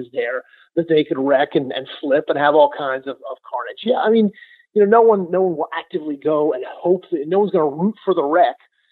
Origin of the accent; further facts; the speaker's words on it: Atlanta, Georgia, United States; I mean, you know, I grew up in Atlanta. So you're around that all the time.